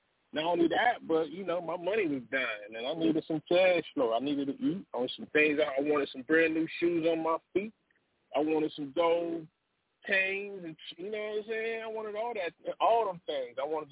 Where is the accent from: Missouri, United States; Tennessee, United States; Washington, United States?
Washington, United States; Seattle; I'm from Seattle.